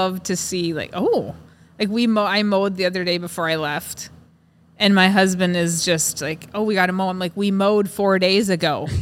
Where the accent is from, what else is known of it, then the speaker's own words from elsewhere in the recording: North Dakota, United States; So I am obviously from North Dakota. I was raised on a farm ranch operation.